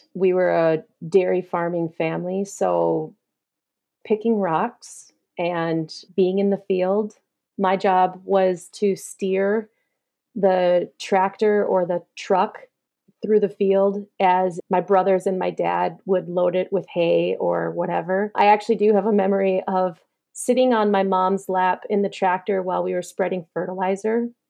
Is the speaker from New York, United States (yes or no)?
no; Flensburg, Minnesota, United States; also born or lived in Little Falls; Yeah, so I'm about as Minnesotan as they come. I was born in Little Falls, but I grew up 5 miles outside of a tiny town called Flensburg.